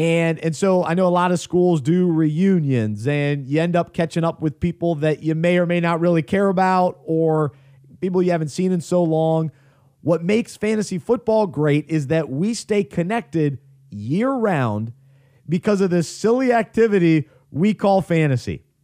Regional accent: Charlotte, North Carolina, United States; We're all from Charlotte, and so guys come home, but we had one guy come from Chicago and on the coast.

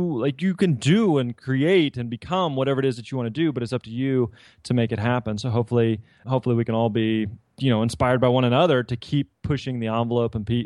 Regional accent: Missouri, United States; Well, I'm born and raised in Missouri, lived here my whole life

